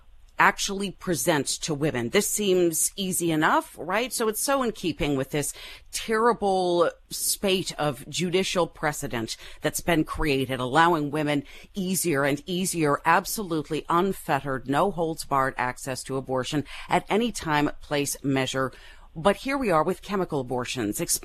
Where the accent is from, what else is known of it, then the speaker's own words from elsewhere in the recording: Maryland, United States; Well, a federal judge in my home state of Maryland has removed in-person requirements for accessing abortion pills.